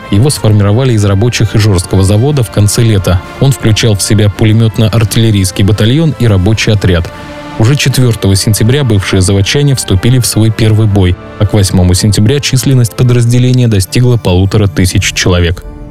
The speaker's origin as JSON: {"language": "Russian", "region": "Saint Petersburg", "country": "Russia", "said": "Обязаны помнить их и мы, петербуржцы."}